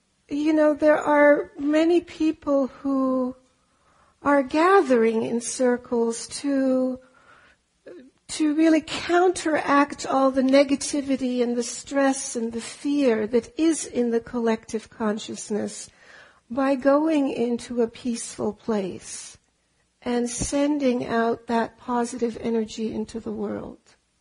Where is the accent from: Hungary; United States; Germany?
Germany; English is a second language; also born or lived in Austria; I am German, and I grew up in Austria and Germany. I was born eight years after World War II ended.